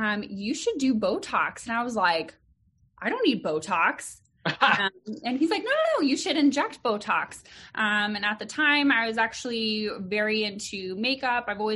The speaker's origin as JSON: {"language": "English", "region": "Arizona", "country": "United States", "tie": "born or raised there", "said": "I am. Born and raised in Arizona. Never left and love it here."}